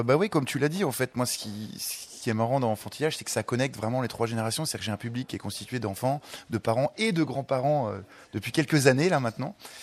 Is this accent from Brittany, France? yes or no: no; Besançon, Bourgogne-Franche-Comté, France; chez moi à Besançon, et j'achète le premier vinyle